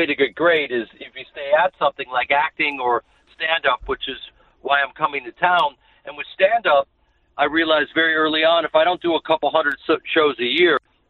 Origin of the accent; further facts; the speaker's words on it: Chicago, Illinois, United States; and it's the night after I do my hometown Chicago.